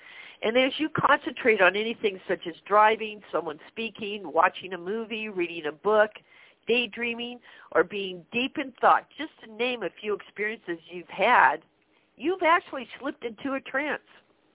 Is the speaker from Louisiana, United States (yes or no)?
no; Denver, Colorado, United States; I'm broadcasting from Colorado. I've lived here a long time, and I was actually born in Denver.